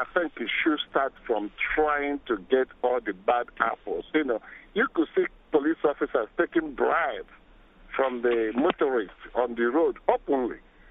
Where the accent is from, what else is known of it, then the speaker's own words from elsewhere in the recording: Nigeria; now in New York, United States; I'm a Nigerian. I live in New York now for the past 22 years.